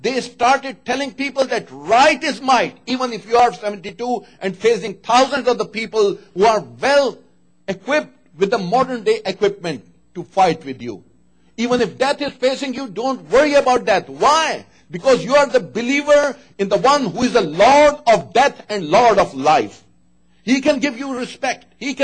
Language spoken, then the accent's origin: English; Pakistan; Play a role as a Pakistani, as a Shia, and as the followers of Islam.